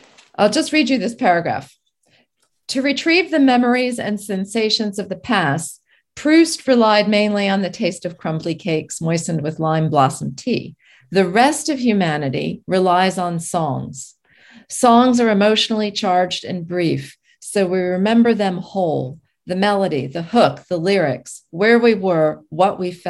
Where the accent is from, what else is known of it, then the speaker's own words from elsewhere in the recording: United States; being in this small rural community as an American, marooned alone without any other Americans around, hearing a song about where I came from, kind of.